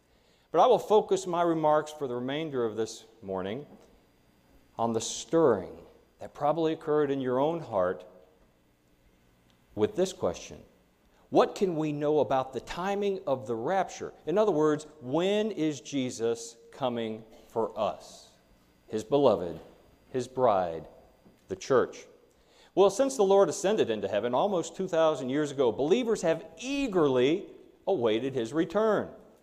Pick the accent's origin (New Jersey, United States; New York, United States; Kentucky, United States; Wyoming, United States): Kentucky, United States; based on my home state of Kentucky.